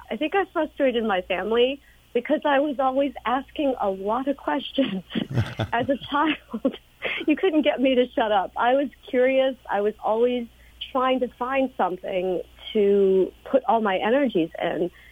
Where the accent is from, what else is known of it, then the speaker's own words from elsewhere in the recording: United States; I have been sensing this since I started traveling as an American